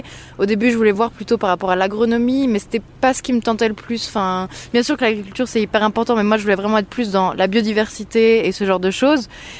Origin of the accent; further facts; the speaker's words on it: Geneva, Switzerland; je suis genevoise, j'ai grandi, vécu, etc. fait toutes mes études à Genève, j'ai 25 ans